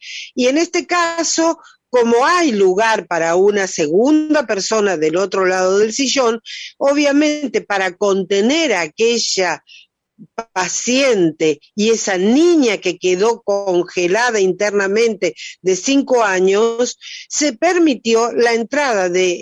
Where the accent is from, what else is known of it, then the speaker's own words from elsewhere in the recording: Argentina; Nosotros como argentinos entregamos la enseñanza homeopática